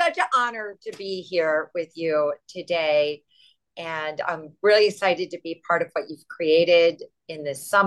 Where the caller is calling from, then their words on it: Miami, Florida, United States; I'm coming from South Beach. I'm in Miami.